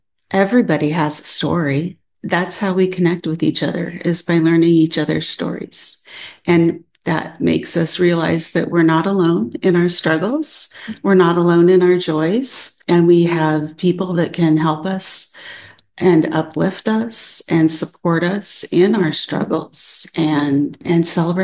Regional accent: Washington, United States; I grew up on the Olympic Peninsula, the beautiful Olympic Peninsula up in Washington.

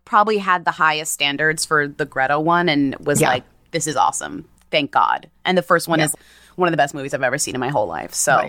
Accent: Newton, United States; I'm from Newton, and I never went as a kid, really, and it wasn't even far from me.

